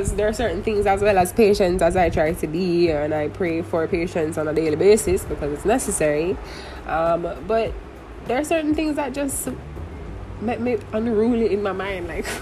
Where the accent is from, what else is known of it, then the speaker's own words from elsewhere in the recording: Jamaica; I am a Jamaican, so in my conversation I'm going to naturally put things that are how I talk or how I think.